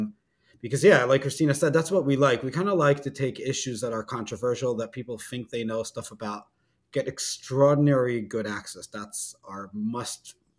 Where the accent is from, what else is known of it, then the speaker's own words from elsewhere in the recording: Israel; I didn't grow up hunting. I grew up in Israel.